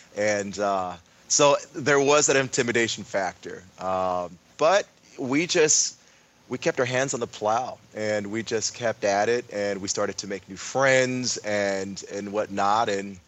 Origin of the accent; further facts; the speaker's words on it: Bakersfield, California, United States; as a kid growing up in Bakersfield, I was, you know, pretty involved in the theater scene there.